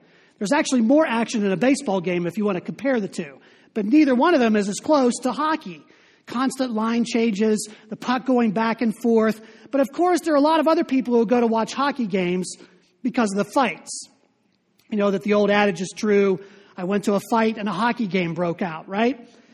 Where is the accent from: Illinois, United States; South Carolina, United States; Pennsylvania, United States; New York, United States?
Pennsylvania, United States; Pittsburgh; moved away; I am a rabid fan of my hometown Pittsburgh sports teams. Even though we've been living out west for 15 years, it's an indicator that the old Pittsburgh adage is true.